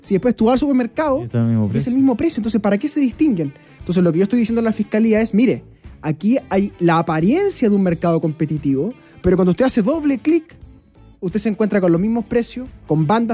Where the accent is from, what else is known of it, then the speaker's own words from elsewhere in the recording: Melipilla, Santiago Metropolitan Region, Chile; Crecí en el campo, en Melipilla, entonces los animales para mí han sido una compañía toda la vida.